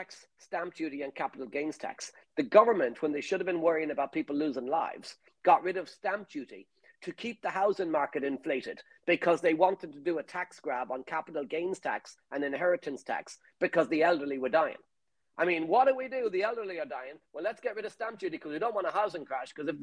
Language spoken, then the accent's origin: English; Ireland; Very easy, especially as an Irish person, because we talk to everybody.